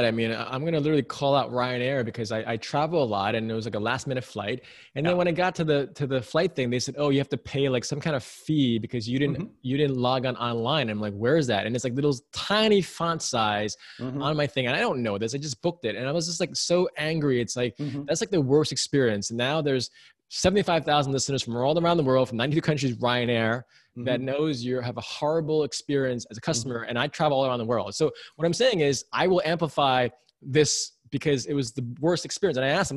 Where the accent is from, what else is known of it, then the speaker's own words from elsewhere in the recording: United States; it's just ridiculous how, as an American, trying to book something online